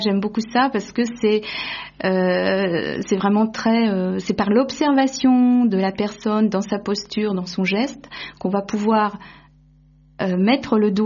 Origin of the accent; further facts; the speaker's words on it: Tours, Centre-Val de Loire, France; Je viens de la région de Tours, il n'y a pas très longtemps que j'habite ici, ça fait plus de 2 ans maintenant.